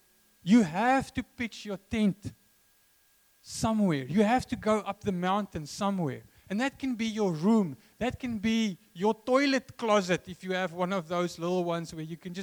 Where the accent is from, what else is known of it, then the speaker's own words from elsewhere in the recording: Free State, South Africa; I grew up in the Free State as an Afrikaner Oki.